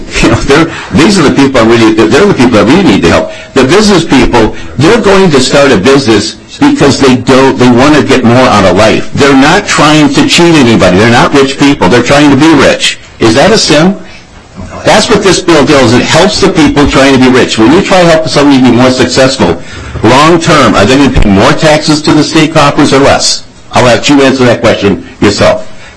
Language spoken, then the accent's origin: English; Minnesota, United States; I've grown up in Minnesota. I'm a Minnesotan.